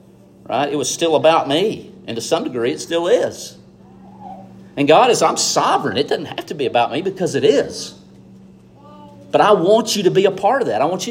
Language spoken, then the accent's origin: English; the South, United States; I'm from the South in the Bible Belt, sitting in a Church of Christ, right?